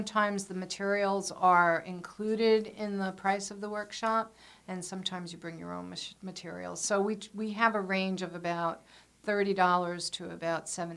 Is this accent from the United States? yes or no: yes; East Coast, United States; also born or lived in Cape Cod; Yes, 4,800 miles. I'm originally from the East Coast.